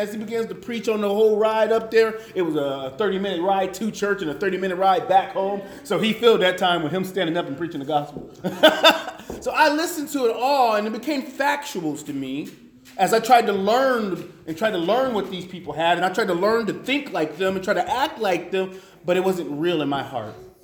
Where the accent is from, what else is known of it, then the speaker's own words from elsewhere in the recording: Battle Creek, Michigan, United States; But a little bit about myself is I'm from Battle Creek, Michigan. So if you know anybody from Michigan, that's where I'm from.